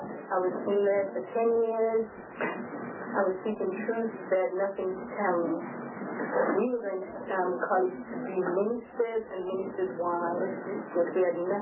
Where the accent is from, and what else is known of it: England, United Kingdom; now in Waco, United States